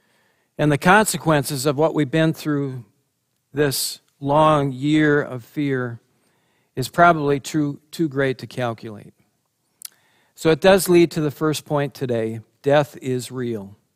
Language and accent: English; Buffalo, Minnesota, United States; And we drove up to Buffalo, Minnesota, my hometown, where my mother and father and grandparents and most of my extended family were buried there.